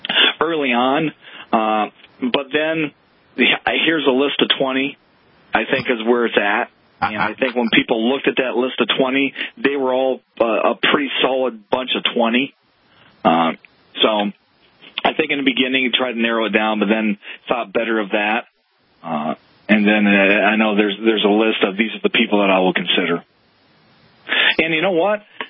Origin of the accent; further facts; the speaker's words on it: United States; That's who I am as an American. And that's who most of us are.